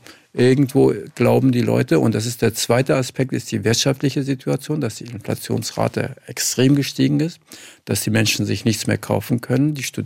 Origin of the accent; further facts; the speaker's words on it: Kurdish region, Turkey; Ich bin Kurde, komme aus dem kurdischen Teil in der Türkei.